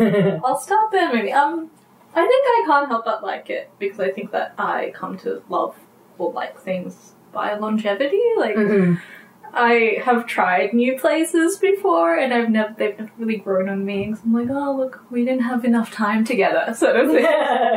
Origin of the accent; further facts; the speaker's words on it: Blacktown, New South Wales, Australia; I was born in Blacktown Hospital, not just Blacktown Hospital, but the bathroom of Blacktown Hospital.